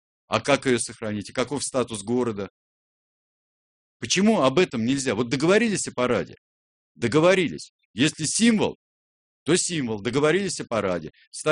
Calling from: Turkey; Вы знаете, я звоню из Турции.

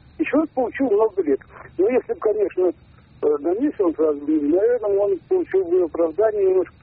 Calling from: Samara, Samara Oblast, Russia; Из Самары.

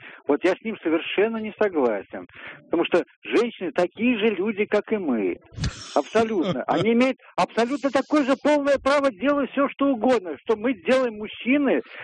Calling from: Khotkovo, Moscow Oblast, Russia; из Москвы. Вот из Подмосковья, вернее.

